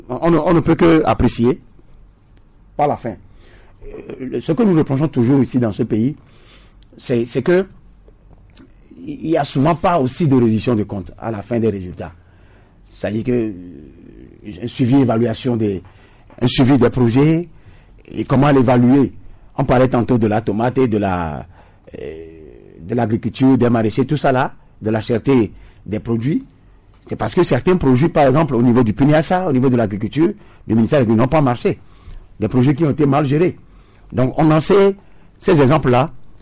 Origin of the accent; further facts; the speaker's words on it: Togo; Chez nous, au Togo, la première personnalité de l'État a toujours été qui?